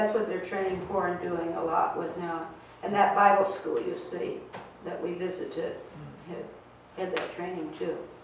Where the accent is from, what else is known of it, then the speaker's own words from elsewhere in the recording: Dallas, Texas, United States; she found out I was from Dallas, Texas